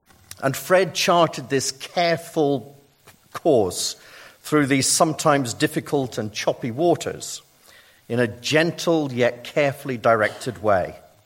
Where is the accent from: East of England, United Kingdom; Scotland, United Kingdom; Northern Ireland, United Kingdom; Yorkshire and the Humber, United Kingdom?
Northern Ireland, United Kingdom; moved away; you can't take Northern Ireland from the boy. And we had this common, I believe, expat feeling about being Northern Irish, which stayed with us